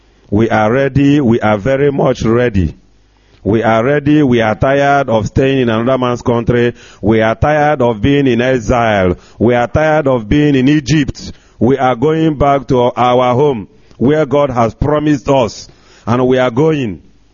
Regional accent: Umweri, Anambra, Nigeria; I'm from Umweri in Anambra, local government, Anambra State.

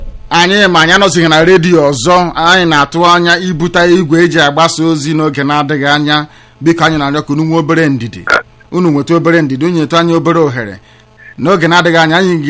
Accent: Nigeria; I'm from Biafra. That's where I come from. I'm not from another African country. Yeah. I'm an Igbo man from Biafra.

